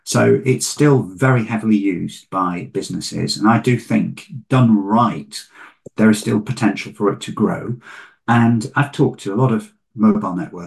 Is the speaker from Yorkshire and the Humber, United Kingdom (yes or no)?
yes; Bingley, Yorkshire and the Humber, United Kingdom; my hometown of Bingley in West Yorkshire.